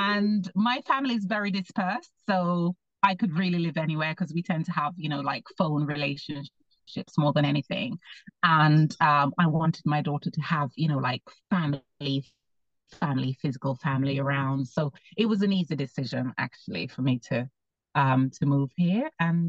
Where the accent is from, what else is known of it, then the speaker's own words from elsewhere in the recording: Jamaica; moved away as an adult; also born or lived in London, United Kingdom; now in Madrid, Spain; I'm originally from Jamaica, and then I migrated to London in the mid 90s, and I lived there for almost 2 decades, and now I am living in Madrid in Spain. Have been here for just over 11 years now.